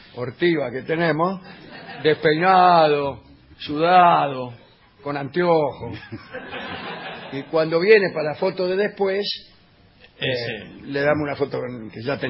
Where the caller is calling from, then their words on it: Connecticut, United States; de Connecticut. Uh-huh. Estuve un mes en Buenos Aires y ustedes no.